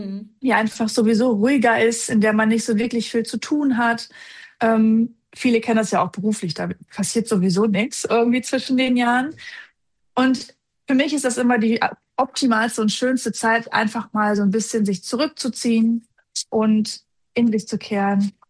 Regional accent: Germany; Also ich bin im Osten geboren, im Westen groß geworden

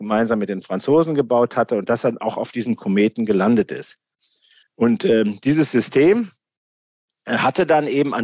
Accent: Hesse, Germany; aus dem Land, aus dem ich komme, aus Hessen

